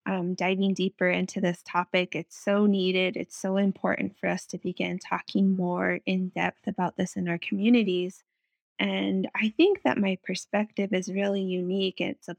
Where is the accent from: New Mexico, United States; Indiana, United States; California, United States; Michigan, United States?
New Mexico, United States; Cochiti Pueblo; I'm from the Pueblo of Cochiti, and I'm coming to you today from our traditional homelands.